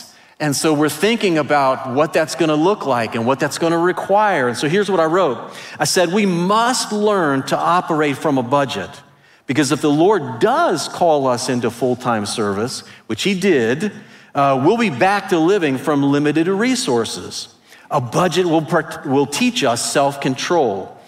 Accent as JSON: {"language": "English", "town": "Cincinnati", "region": "Ohio", "country": "United States", "also_born_or_lived": "Chicago", "said": "We moved back home from Chicago, back to Cincinnati, with nothing, virtually nothing in the bank"}